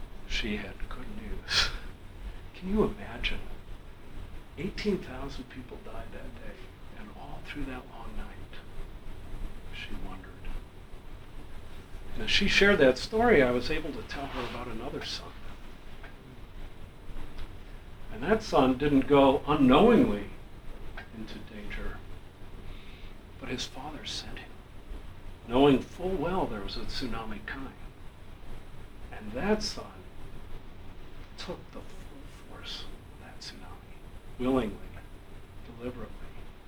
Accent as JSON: {"language": "English", "country": "United States", "said": "Not only am I a Navy guy, but I'm an American."}